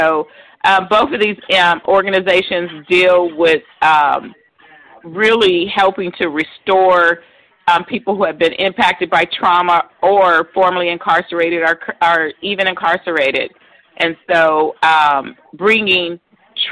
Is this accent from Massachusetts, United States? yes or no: no; Los Angeles, California, United States; However, I was born and raised in California. I mean, in California, we know that. But I was going to say Southern California, L.A. area.